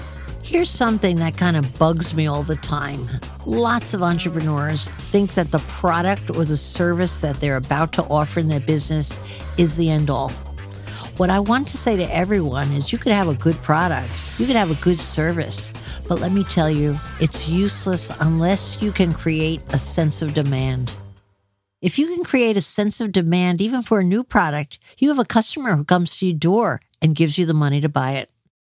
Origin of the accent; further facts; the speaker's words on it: Edgewater, United States; I have a cousin who opened and ran for many years in my hometown of Edgewater, Rusty's Bar.